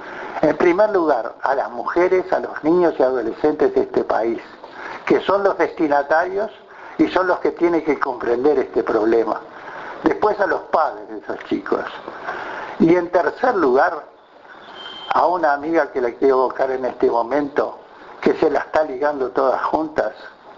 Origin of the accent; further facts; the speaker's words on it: Uruguay; Es muy propio de mi pueblo uruguayo y me gusta compartirlo.